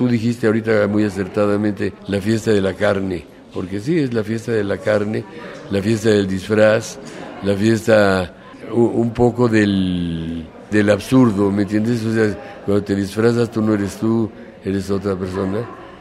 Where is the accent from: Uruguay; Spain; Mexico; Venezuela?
Mexico; Mexico City; yo crecí en la Colonia del Valle, y en la Colonia del Valle había un carnaval que se hacía anualmente